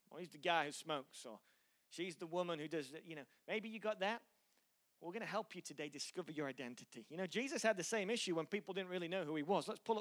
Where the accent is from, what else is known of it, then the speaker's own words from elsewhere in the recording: Yorkshire and the Humber, United Kingdom; accent: Yorkshire American; in my incredible accent, which is so messed up, no one even knows where it's from. Some stupid Yorkshire American twang, whatever it is.